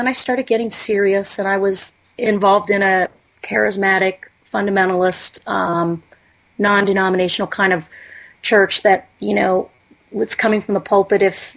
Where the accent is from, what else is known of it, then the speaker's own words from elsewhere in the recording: Cincinnati, Ohio, United States; I grew up in Cincinnati, Ohio. My mom was a Protestant, Presbyterian, and my dad came from Jewish faith but was a non-practicing Jew.